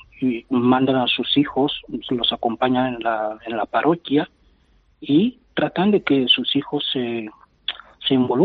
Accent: Equatorial Guinea; now in Tenerife, Spain; las celebraciones litúrgicas en mi país tardan un poco más que aquí en la diócesis de Tenerife

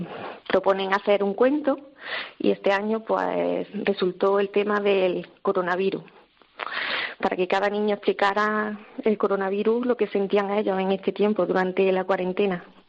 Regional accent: Algarinejo, Andalusia, Spain; Somos de Algarinejo, Granada.

